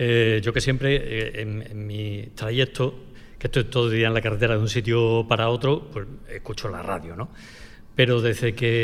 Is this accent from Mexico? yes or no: no; Nerva, Andalusia, Spain; cuando salgo de Nerva hacia Sevilla o de Sevilla hacia Nerva, me pongo la onda local de Andalucía a través de online y lo escucho hasta que llego a mi pueblo.